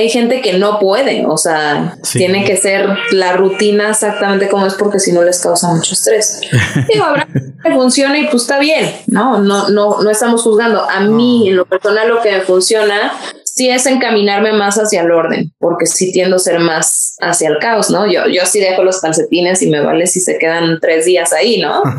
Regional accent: Mexico City, Mexico; Nací en el Distrito Federal, soy chilanga de corazón, orgullosa.

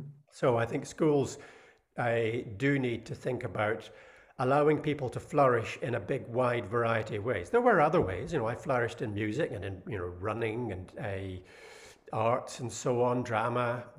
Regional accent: Edinburgh, Scotland, United Kingdom; So I grew up in South Edinburgh. I was very lucky to have a very privileged childhood.

